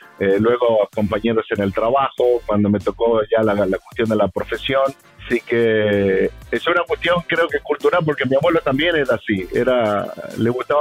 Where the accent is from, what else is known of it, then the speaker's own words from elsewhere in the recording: Santiago, Santiago Metropolitan Region, Chile; yo para la Copa América de Chile fuimos al barrio donde yo crecí, en Santiago